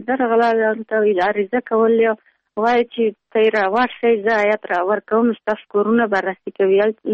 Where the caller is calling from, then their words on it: Pul-e Khumri, Baghlan, Afghanistan; د پلخمري.